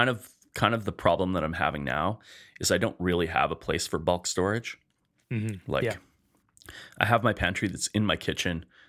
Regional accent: Edmonton, Alberta, Canada; We're two chefs from Edmonton, Alberta, Canada.

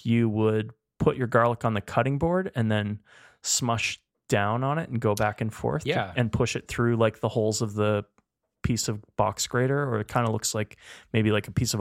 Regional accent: Edmonton, Alberta, Canada; We're two chefs from Edmonton, Alberta, Canada.

